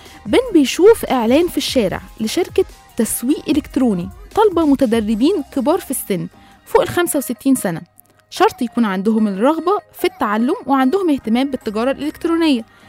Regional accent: Egypt; أمريكا الحياة فيها مش زي عندنا، مختلفة شوية عن حياتنا كمصريين وكعرب

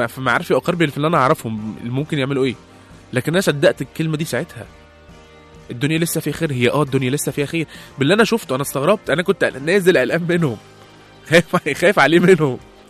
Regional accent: Egypt; مع ان احنا مصريين زيهم، وهو اللي مش مصري

